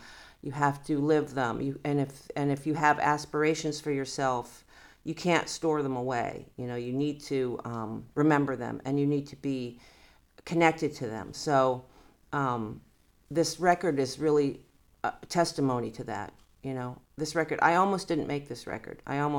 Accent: Massachusetts, United States; also born or lived in New Hampshire; So, but yeah, we hail from Massachusetts, New Hampshire area.

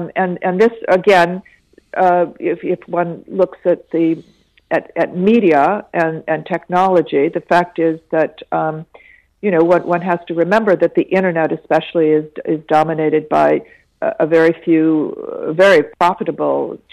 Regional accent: New York, United States; as an American who has lived outside of my country for many years, but still is rooted, most especially in New York

